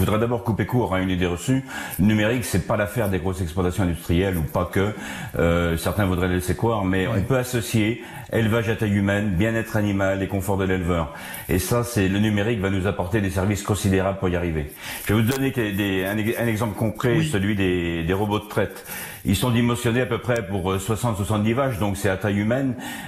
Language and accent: French; Pays de la Loire, France; C'est ce qu'on fait chez moi à Vendée avec une marque qu'on a créée il y a 3 ans maintenant, Juste et Vendéen